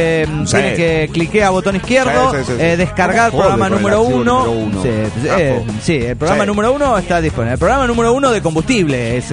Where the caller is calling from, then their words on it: Teotihuacan, State of Mexico, Mexico; de Teotihuacán, México.